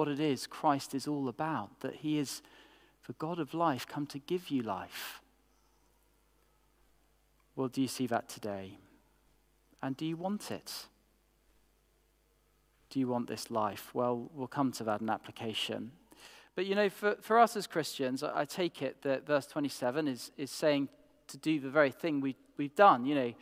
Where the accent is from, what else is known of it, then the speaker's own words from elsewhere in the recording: Yorkshire and the Humber, United Kingdom; Now, I'm a Yorkshireman